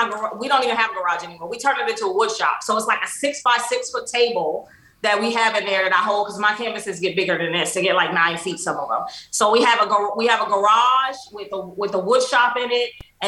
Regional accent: New York City, New York, United States; like growing up in New York City as a kid, it was rough. You know, there's a lot of bullying, you know, there's a lot of influence.

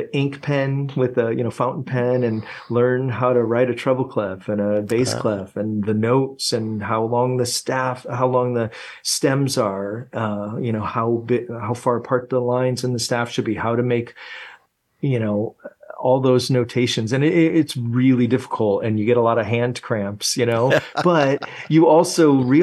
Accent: Indiana, United States; growing up in Northwest Indiana and having the South Shore train just take you right into the heart of the city was one of my most favorite things to do.

